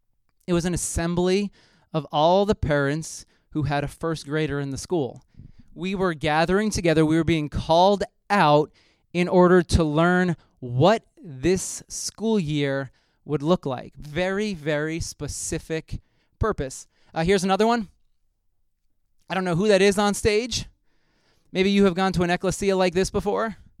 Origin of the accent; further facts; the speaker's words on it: Somers, United States; I attended ASO when I was growing up in Somers.